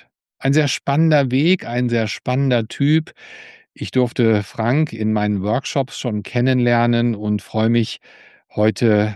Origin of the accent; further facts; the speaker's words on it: Blomberg, North Rhine-Westphalia, Germany; Du in Warburg, ich in Blomberg, in Lippe.